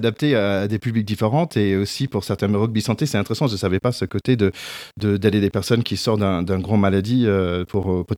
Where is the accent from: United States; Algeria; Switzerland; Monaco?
United States; French is a second language; moi, en tant qu'Américain